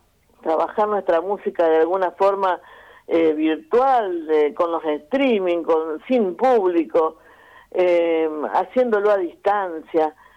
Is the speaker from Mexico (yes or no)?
no; Santa Fe, Argentina; me identifica a mí como santafesina